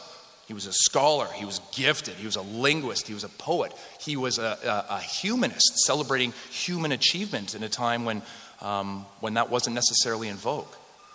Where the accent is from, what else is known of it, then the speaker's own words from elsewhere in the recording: Western Canada, Canada; I grew up in Western Canada